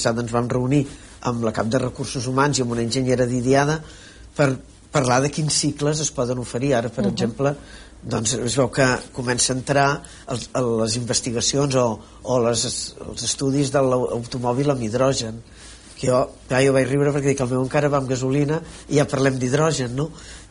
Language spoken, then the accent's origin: Catalan; Catalonia, Spain; el Baix Penedès és la meva comarca